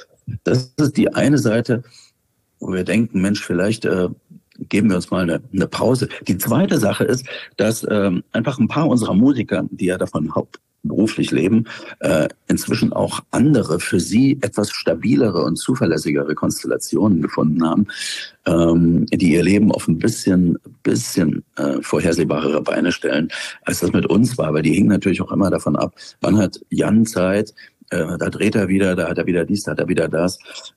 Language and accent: German; Dresden, Saxony, Germany; und wir werden auch in Dresden spielen, das ist ja meine Heimatstadt, also als gebürtiger Sachse